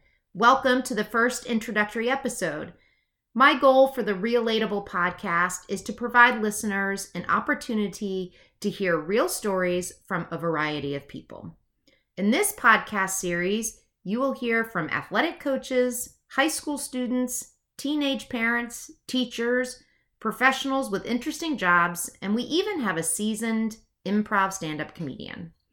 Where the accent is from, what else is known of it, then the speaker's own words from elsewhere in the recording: McLean, Virginia, United States; I grew up in McLean, Virginia, which is a suburb of Washington, D.C. I'm the youngest of five siblings. I still live in Northern Virginia